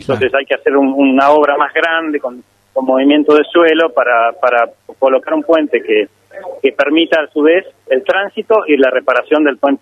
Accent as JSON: {"language": "Spanish", "region": "Santa Fe", "country": "Argentina", "said": "Lo que quiero decir es que yo soy santafesino, he paseado por los destinos del ejército por todo el país"}